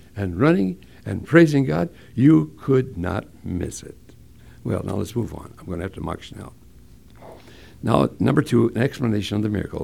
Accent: Hinckley, Minnesota, United States; I grew up in Hinckley, Minnesota, where the men are men and pansies are flowers and the women are slightly above average. That's where I grew up.

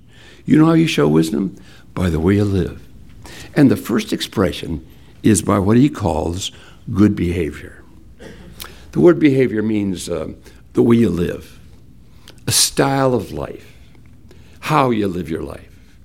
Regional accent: Hinckley, Minnesota, United States; when I grew up in Hinckley, Minnesota, that's what we all called it. It was broken. It controlled power. My early years were on the farm.

